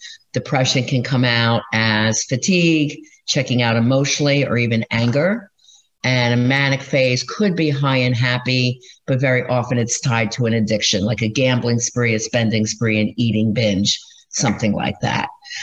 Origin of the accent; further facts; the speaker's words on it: Philadelphia, Pennsylvania, United States; Now, I'm from Philadelphia.